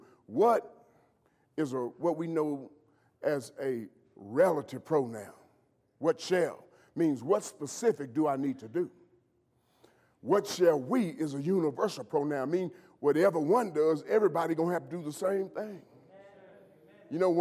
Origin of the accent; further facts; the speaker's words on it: Missouri, United States; that wasn't going to fly with me because I'm from Missouri.